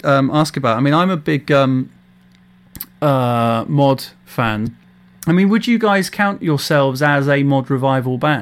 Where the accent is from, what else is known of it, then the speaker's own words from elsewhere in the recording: Didcot, South East England, United Kingdom; played my hometown in Didcot last week, and he was absolutely fantastic.